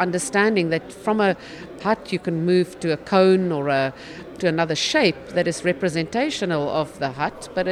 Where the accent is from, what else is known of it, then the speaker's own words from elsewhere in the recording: South Africa; I come from South Africa and I work predominantly in the Western Cape.